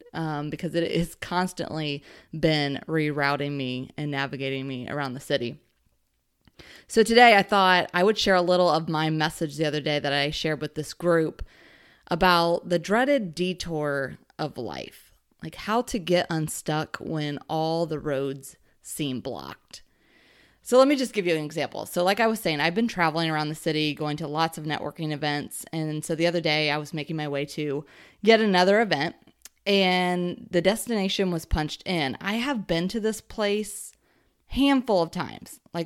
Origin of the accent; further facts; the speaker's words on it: Indianapolis, Indiana, United States; These past few weeks, I've been traveling around the city, and I'm from Indianapolis.